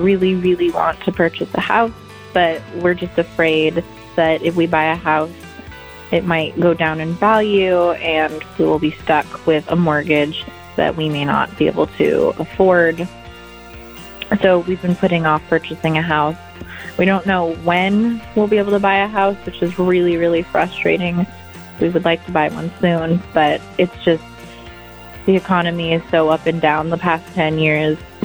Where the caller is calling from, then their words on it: Seattle, Washington, United States; I am calling from Seattle, Washington.